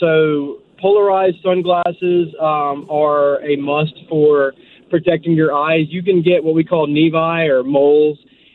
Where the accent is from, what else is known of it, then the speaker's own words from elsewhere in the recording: Louisiana, United States; Not related. No, okay. So we're all from North Louisiana.